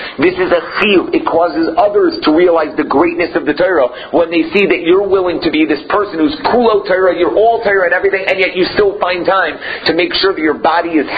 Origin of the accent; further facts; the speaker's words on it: Israel; now in United States; When I came from Israel, I made three rules for myself. Three rules that I will never be over on while I'm in America.